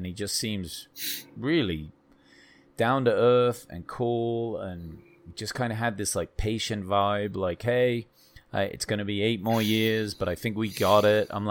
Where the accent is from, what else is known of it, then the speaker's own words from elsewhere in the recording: England, United Kingdom; I'm fucking English, dude.